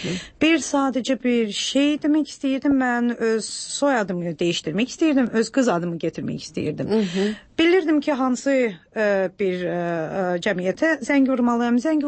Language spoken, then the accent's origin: Azerbaijani; Baku, Azerbaijan; Valla, Bakıda 25 il yaşamışam özdə. Belə necə deyərlər, Karinoy Bakiliyəm. Bakını da çox yaxşı tanıyıram.